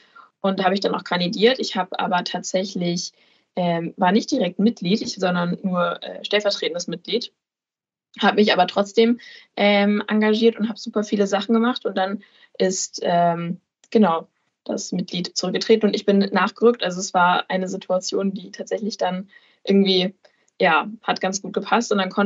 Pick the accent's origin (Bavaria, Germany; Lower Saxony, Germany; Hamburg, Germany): Lower Saxony, Germany; Ich komme aus Niedersachsen, aus dem wunderschönen Landkreis Harburg und gehe aktuell in die 13. Klasse.